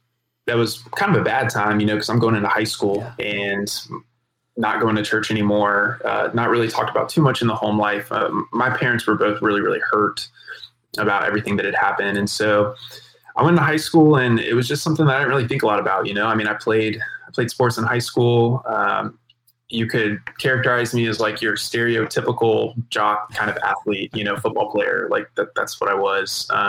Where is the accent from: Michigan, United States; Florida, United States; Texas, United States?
Florida, United States; Jacksonville; I grew up here in Jacksonville, Florida.